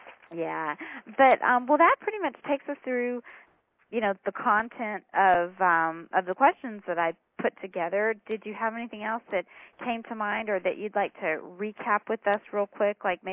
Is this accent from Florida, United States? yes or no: no; Texas, United States; I'm from Texas, but it's really good.